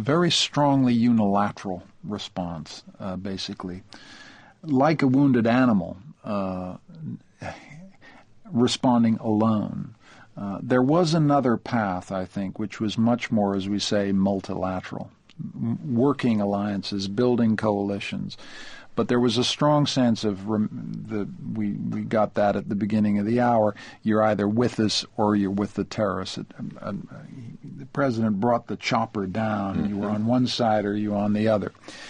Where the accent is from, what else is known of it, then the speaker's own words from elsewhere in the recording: Canada; I'm a Canadian, as it happens.